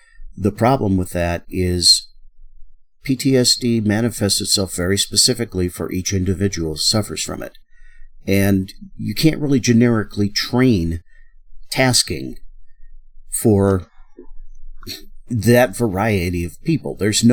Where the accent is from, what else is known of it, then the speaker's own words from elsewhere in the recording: Alaska, United States; And I grew up in Alaska. I grew up mushing huskies and malamutes, which is where I got my experience with the animals.